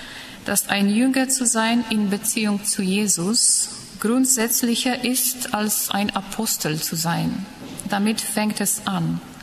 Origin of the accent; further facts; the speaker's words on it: Krakow, Lesser Poland, Poland; German is a second language; Aber heute spreche ich Deutsch. Ja, ich komme aus Krakau in Polen